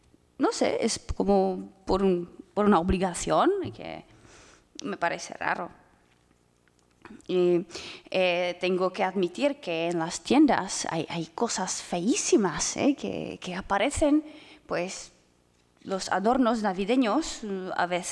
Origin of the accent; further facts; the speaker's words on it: Spain; como soy española y nosotros tenemos muchas fiestas nacionales